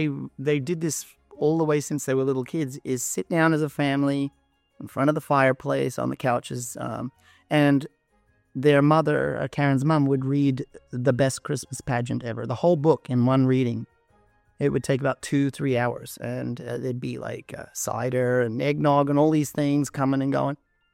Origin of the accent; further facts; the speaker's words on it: Australia; now in Canada; Yeah, I'm Australian.